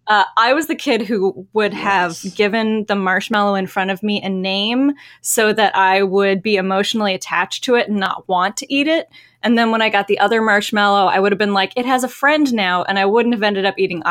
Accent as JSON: {"language": "English", "region": "Pacific Northwest", "country": "United States", "said": "Also, I'm from the Pacific Northwest, so the Tonya Harding scandal was a really big deal here"}